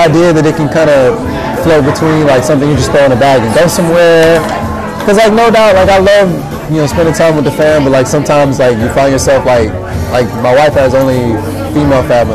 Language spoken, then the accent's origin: English; North Carolina, United States; Nah, I'm from North Carolina. I respect that cold.